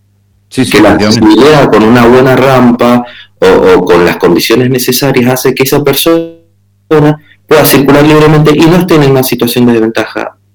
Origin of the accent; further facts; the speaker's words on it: Mendoza, Argentina; Sí, soy de Mendoza.